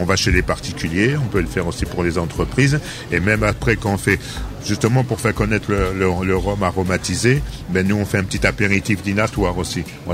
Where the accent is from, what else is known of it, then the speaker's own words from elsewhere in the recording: Bordeaux, Nouvelle-Aquitaine, France; On est de Bordeaux, donc voilà.